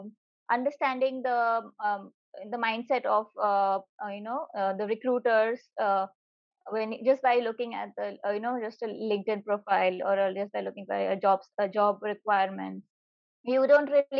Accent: India; Hi everyone … I'm from India

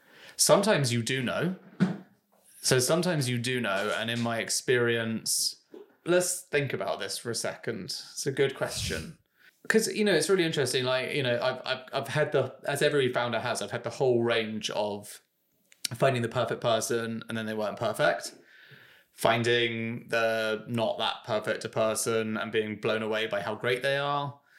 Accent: England, United Kingdom; It's really complicated as an Englishman hiring an American

